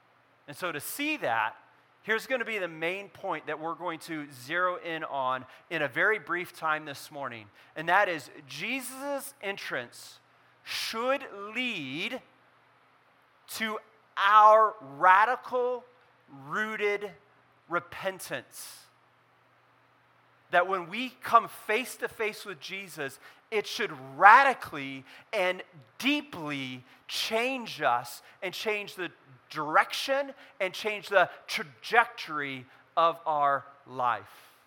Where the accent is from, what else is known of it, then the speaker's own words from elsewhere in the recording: California, United States; So if you don't know this about me, I grew up in California, and there is a thing that we grow.